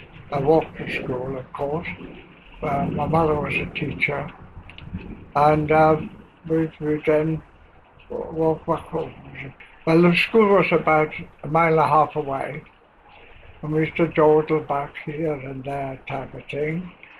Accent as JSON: {"language": "English", "town": "Gateshead", "region": "North East England", "country": "United Kingdom", "tie": "born or raised there", "also_born_or_lived": "Ireland"}